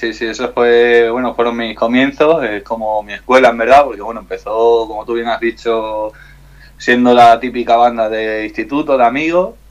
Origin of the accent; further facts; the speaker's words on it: Extremadura, Spain; now in Madrid, Spain; soy de Extremadura, y bueno, aunque tengo unos años viviendo en Madrid